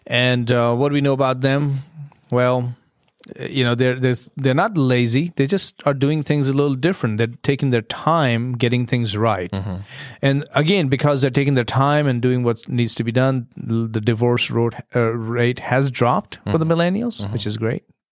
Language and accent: English; India; I grew up in India, grew up in a Christian home, and mom and dad were together forever.